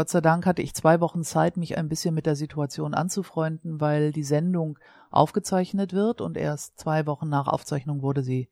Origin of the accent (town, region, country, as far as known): Hamburg, Germany